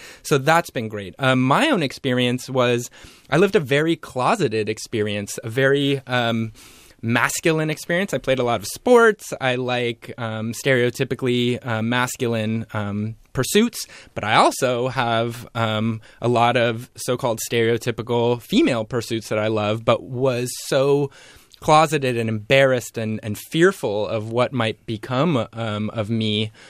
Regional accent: Los Angeles, California, United States; I grew up in Los Angeles. So I grew up in the Valley of Los Angeles. But also, like, I'm also a Jewish person, and I grew up in a somewhat Jewish bubble.

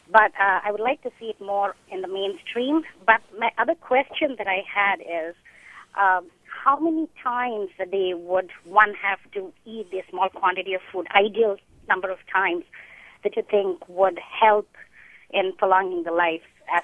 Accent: India; now in Bay Area, United States; I live now right now in the Bay Area, but I grew up in India, where food was the medicine and the healer

